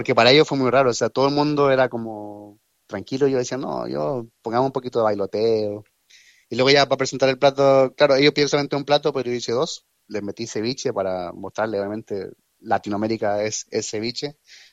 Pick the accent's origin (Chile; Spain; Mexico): Chile; Siempre he tratado aquí de presentarme más que como chileno, como latino. Obviamente, al final siempre chileno